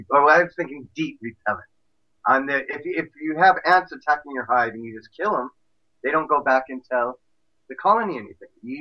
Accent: Ireland; I came from Ireland. I love gardenias.

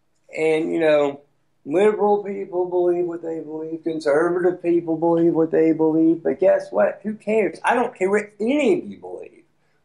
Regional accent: the South, United States; Hey, I remember I was 6 years old and you know, I'm from the South.

